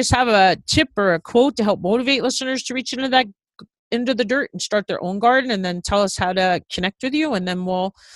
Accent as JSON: {"language": "English", "region": "New York", "country": "United States", "tie": "born or raised there", "said": "because I grew up in New York in a very wealthy suburb, and my mom is exactly what you're talking about."}